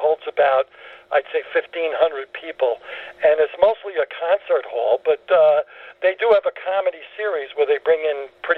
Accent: Brooklyn, New York, United States; Well, the thing is, I grew up in Brooklyn, and all of my I was Greek Orthodox, so I didn't go to Catholic school.

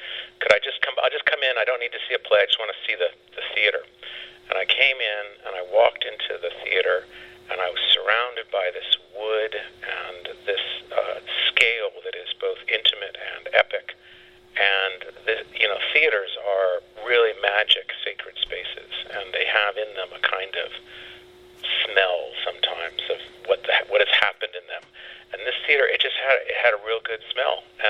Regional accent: Washington, District of Columbia, United States; also born or lived in New York City; now in Virginia, United States; But we're in Virginia, you see, and I'm from Washington, D.C., and I spent most of my life living in New York City, so this is my first time really living below the Mason-Dixon line.

